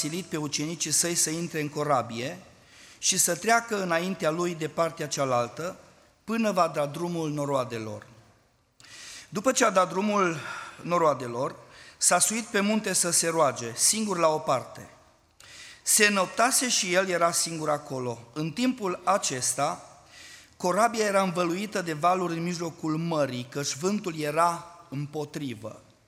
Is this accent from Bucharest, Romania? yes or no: no; Sălsig, Maramureș County, Romania; venim din Sălsig, o localitate lângă Baia Mare, undeva la 35 de kilometri